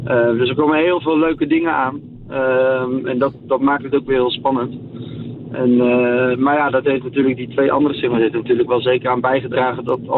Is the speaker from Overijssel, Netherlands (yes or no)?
yes; Zwolle, Overijssel, Netherlands; Ik ben 26 jaar, kom uit Zwolle.